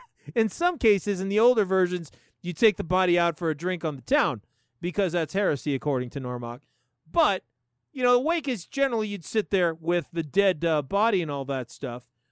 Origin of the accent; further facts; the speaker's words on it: Colorado, United States; The cult started about 15 years ago here in my home state over in Crestone, Colorado.